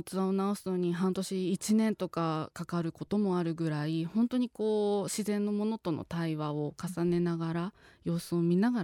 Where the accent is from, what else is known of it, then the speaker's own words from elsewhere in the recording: Yamanashi, Japan; そしたらなんと地元の山梨県に